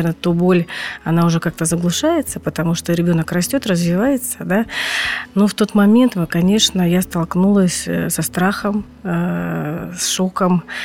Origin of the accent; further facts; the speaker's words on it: Perm, Perm Krai, Russia; born there; now in Tver, Russia; Да, я родилась в Перми, да.